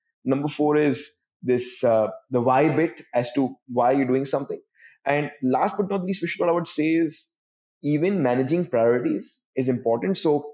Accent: Kolkata, West Bengal, India; growing up in Calcutta, I have a strong set of friends.

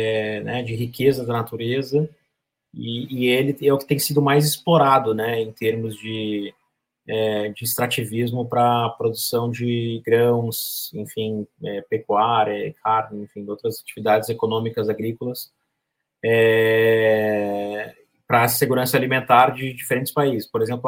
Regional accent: Brazil; a gente, como brasileiros, precisamos valorizar isso

